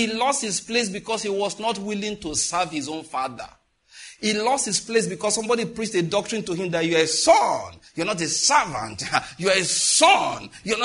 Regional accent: Ikare, Ondo, Nigeria; Where I grew up in Ikare

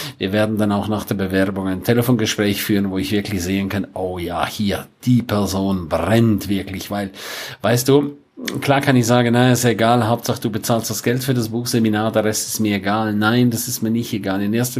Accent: St. Moritz, Graubünden, Switzerland; 2 Tage lang Superhammer-Training in St. Moritz, in meiner Heimat.

